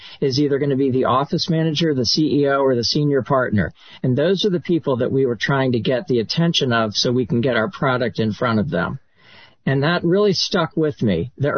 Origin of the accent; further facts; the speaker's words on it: Annapolis, Maryland, United States; I'm actually from Annapolis, Maryland. I grew up there as a kid. I went to the public schools.